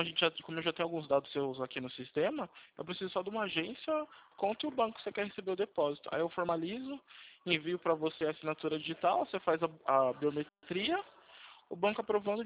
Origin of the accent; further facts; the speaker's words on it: São Carlos, São Paulo, Brazil; Eu sou de São Carlos.